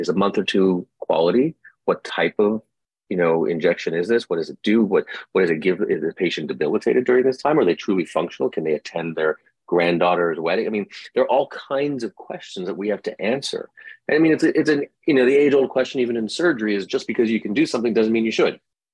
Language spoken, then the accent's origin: English; Toronto, Ontario, Canada; now in United States; born and raised in Toronto, Canada, but I've been in the United States for 25 years.